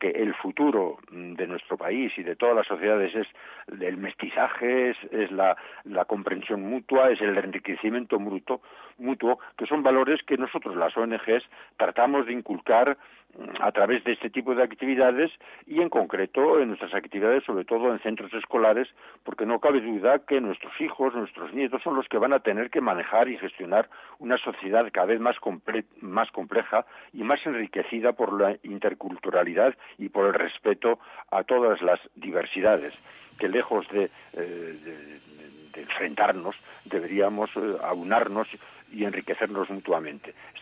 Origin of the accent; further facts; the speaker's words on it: Navarre, Spain; born there; como yo, como los navarros que hemos nacido aquí